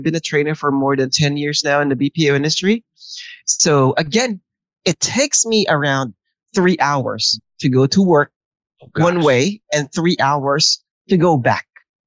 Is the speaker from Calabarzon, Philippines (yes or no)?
yes; Imus, Calabarzon, Philippines; I'm actually from Imus, Cavite. And traffic here is terrible every hour of every day.